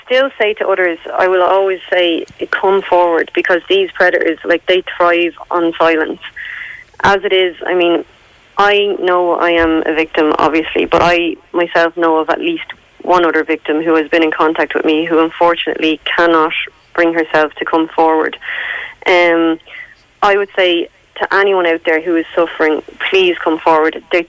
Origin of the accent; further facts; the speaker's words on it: Ireland; also born or lived in Australia; I came home for good from Australia in December 2015. And the case was first heard in the courts in Ireland in March 2016.